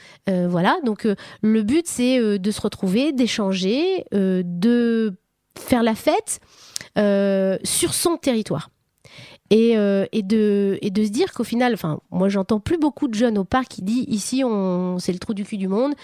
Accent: Normandy, France; Mais s'il y a problème, on est des Normands, on n'annule pas.

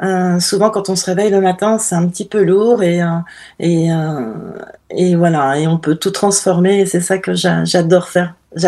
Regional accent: Paris, Île-de-France, France; also born or lived in Caribbean / India; j'ai vécu à Paris, j'ai grandi à Paris, et j'ai commencé ma vie professionnelle dans le monde de la mode.

